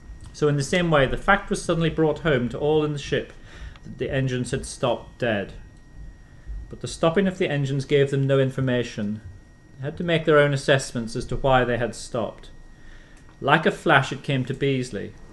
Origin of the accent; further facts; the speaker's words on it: Northern Ireland, United Kingdom; I mean, growing up in Northern Ireland in the 1960s, I was aware of the Titanic from quite an early age.